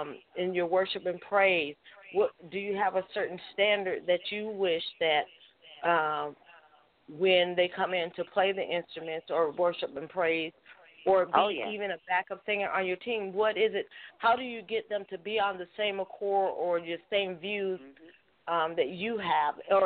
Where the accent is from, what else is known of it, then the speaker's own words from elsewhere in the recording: New York, United States; I was brought up in New York, and in the days I was brought up, it's kind of different.